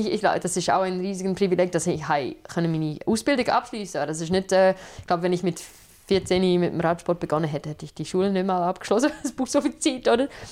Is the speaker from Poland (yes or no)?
no; England, United Kingdom; dass ich in England aufgewachsen bin